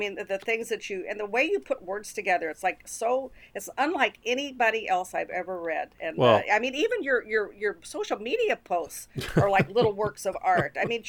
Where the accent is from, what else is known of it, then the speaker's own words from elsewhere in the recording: Dupo, Illinois, United States; moved away; But when I moved out of my hometown, I mean, I'm an only child, I think everybody knows that. And I'm really close to my mom. And when I left DuPo, you know, we went everywhere together.